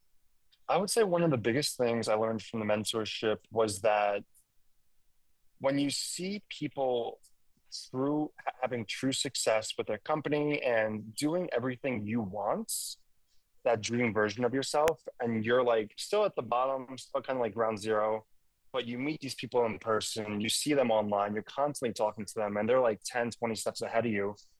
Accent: Long Island, New York, United States; Yeah, so I'm from Long Island, New York, which is roughly just an hour outside the city itself. And it's absolutely amazing. I love where I'm from. I'm 15 minutes from the beach, an hour from the city

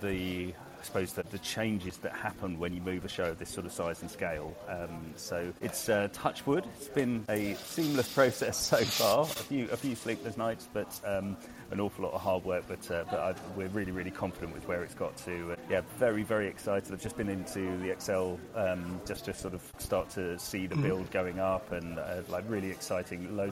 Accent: London, United Kingdom; I'm from London originally myself

